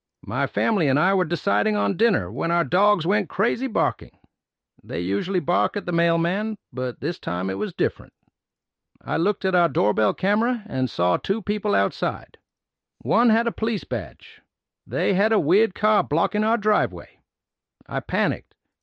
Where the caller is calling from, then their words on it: Pennsylvania, United States; I'm calling from Eastern Pennsylvania.